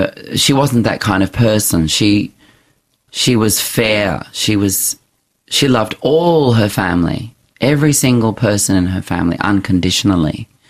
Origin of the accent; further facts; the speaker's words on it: Australia; As a child growing up in Australia in the 70s, I just couldn't imagine it.